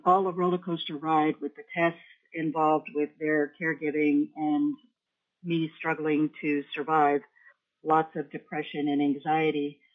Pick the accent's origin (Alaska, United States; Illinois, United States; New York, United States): Alaska, United States; Wasilla; I am from Wasilla.